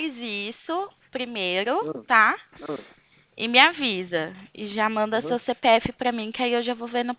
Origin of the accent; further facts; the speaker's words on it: Porto Ferreira, São Paulo, Brazil; Eu sou de Porto Ferreira, capital da cerâmica.